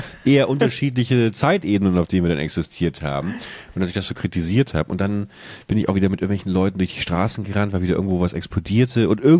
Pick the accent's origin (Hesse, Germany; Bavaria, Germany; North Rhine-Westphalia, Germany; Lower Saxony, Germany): Lower Saxony, Germany; Buchholz; in meiner alten Heimatstadt Buchholz an so einer Kreuzung, an der ich früher gewohnt habe